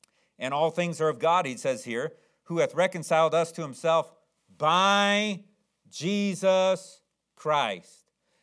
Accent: the South, United States; Now, I know we're from the South, but we're educated enough.

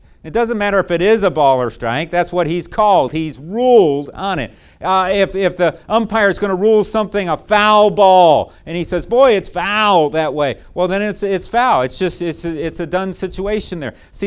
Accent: Chicago, Illinois, United States; How about Chicago? That's my hometown. That's where I'm from.

